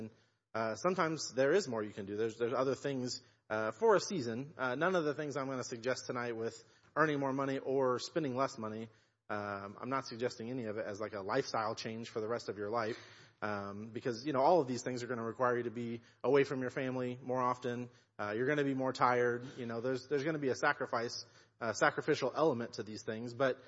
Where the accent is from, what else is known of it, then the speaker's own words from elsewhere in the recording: Missouri, United States; they left my hometown in North Missouri and moved down to Kansas City area.